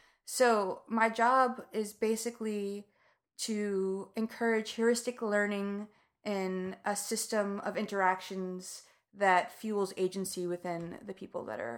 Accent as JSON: {"language": "English", "town": "Amityville", "region": "New York", "country": "United States", "said": "I'm from Long Island, from Amityville, from way down the block of the Amityville Horror House and across the bay from Fire Island."}